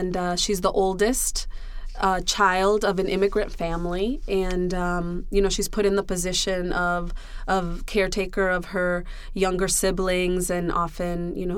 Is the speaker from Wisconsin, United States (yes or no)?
no; Chicago, Illinois, United States; My Mango Street was Melrose Street. I grew up on Melrose and Polina in West Lakeview.